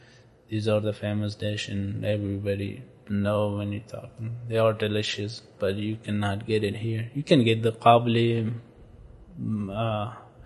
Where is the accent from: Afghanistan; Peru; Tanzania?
Afghanistan; now in United States; I'm originally from Afghanistan, and I'm here in the United States about 15 months.